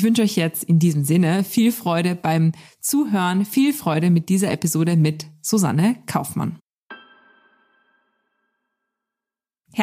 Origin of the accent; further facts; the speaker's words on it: Austria; Wir kommen beide aus Österreich und wir lieben Beauty.